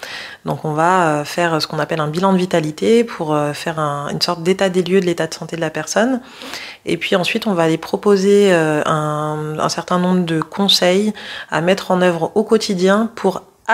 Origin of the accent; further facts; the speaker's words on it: France; Alors moi je suis installée à Ivry-sur-Seine depuis début janvier, mais je suis née, j'ai grandi en France hexagonale, dans une famille au sein de laquelle la culture était au centre de tout, donc je me sens clairement beaucoup plus guyanaise qu'autre chose